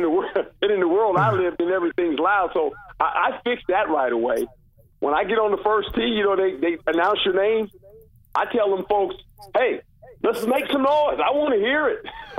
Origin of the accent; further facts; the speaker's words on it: Seaside, California, United States; I grew up in Seaside, and the only thing I knew about it was golf courses.